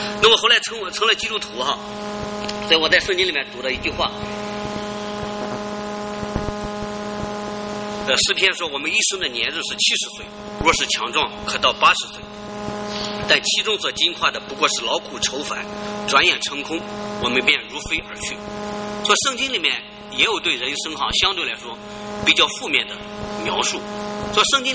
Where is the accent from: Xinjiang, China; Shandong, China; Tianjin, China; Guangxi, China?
Shandong, China; 我是在中国的农村长大的，我们家里面那时候非常的贫穷，但是呢，对我挑战最大的是我从农村山东的农村到厦门大学去上学。